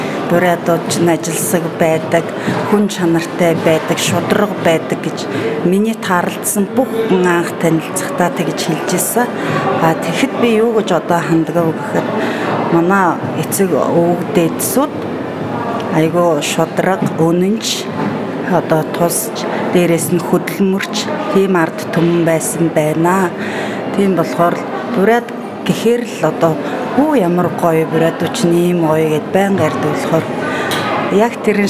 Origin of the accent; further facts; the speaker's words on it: Ulaanbaatar, Mongolia; би жоохон байхдаа миний би нутгаасаа гараад Улаанбаатар хотод одоо өсөөд